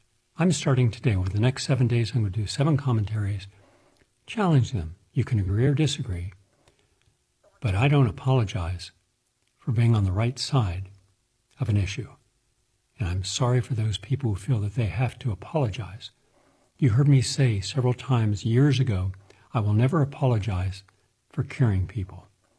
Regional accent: United States; So if I went into a museum and I'm from America, I couldn't look at any art from artists who were not American.

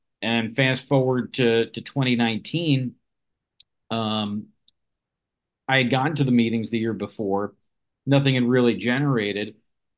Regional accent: Long Island, New York, United States; now in Binghamton, United States; moved up to Binghamton, which I was familiar with growing up in Long Island.

